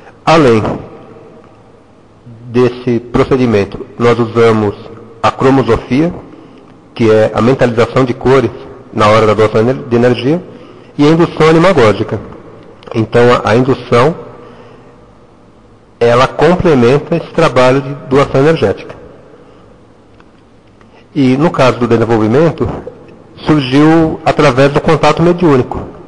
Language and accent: Portuguese; São Paulo, Brazil; born there; Bem, eu nasci em São Paulo, na capital do estado, em 1966.